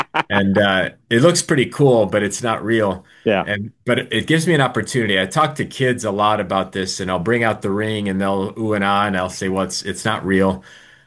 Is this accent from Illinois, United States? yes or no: yes; Chicago, Illinois, United States; I'm a lifelong Phillies fan, even though I grew up here in Chicago.